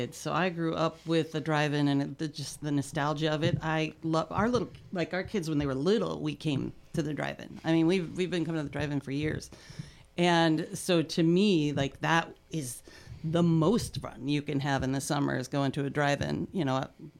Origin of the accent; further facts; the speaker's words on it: Northwest, United States; because I'm from the Northwest.